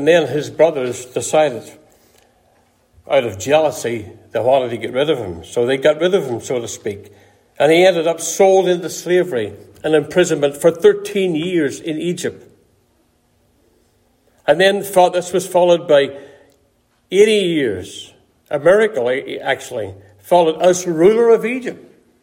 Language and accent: English; Ireland; now in United States; When I look back in my life as a little boy growing up in Ireland